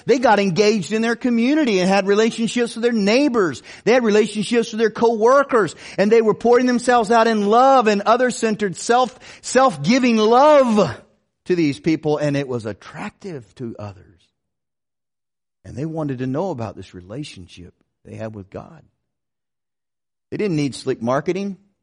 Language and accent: English; South Carolina, United States; I said, I grew up in South Carolina. I said, I was a big Clemson Tiger fan.